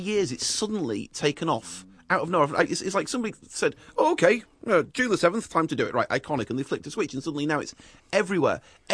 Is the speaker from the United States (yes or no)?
no; England, United Kingdom; I'm English. I come from a country that invented most of the major sports in the world and were rubbish at most of them.